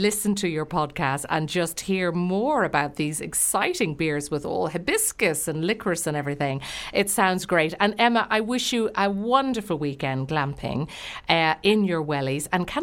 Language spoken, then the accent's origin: English; Ireland; Well, I would be biased, wouldn't I, being Irish?